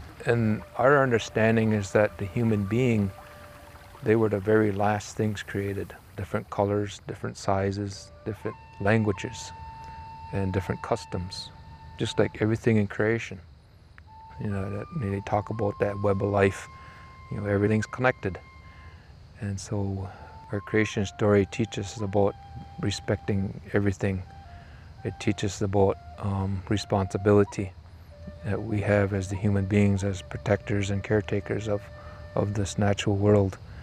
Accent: United States; I'm from the Bear Clan, Wageskle Wage, and Oniyoda Aga, that's the people of the Standing Stone, what today we call the Oneida Nation.

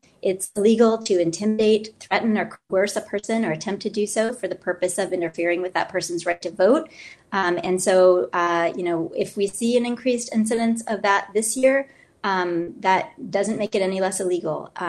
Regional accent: New Hampshire, United States; born or raised there

